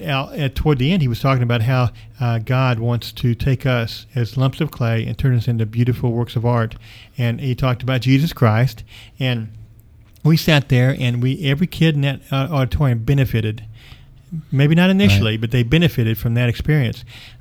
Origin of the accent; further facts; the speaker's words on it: Tulsa, Oklahoma, United States; When I was a kid, I grew up in Tulsa and went through public schools all the way through high school.